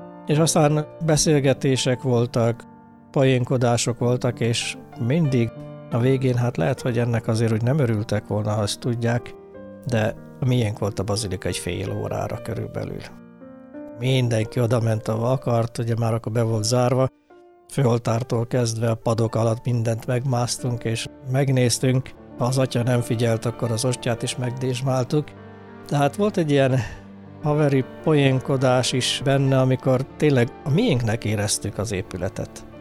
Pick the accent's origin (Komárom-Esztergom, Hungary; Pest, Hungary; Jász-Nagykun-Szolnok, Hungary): Komárom-Esztergom, Hungary; Esztergom; Esztergomban születtem, és amikor iskolába kerültem, akkor a bátyámmal együtt minisztráltunk a bazilikába.